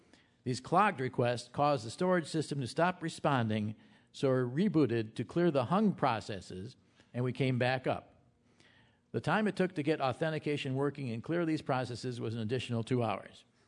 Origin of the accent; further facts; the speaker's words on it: Canada; You end up being Canadian at the strangest time.